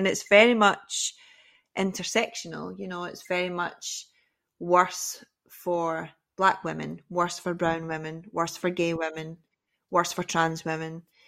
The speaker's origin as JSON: {"language": "English", "region": "Scotland", "country": "United Kingdom", "tie": "born or raised there", "said": "So for me, growing up near Glasgow, it was very much like, who does she think she is?"}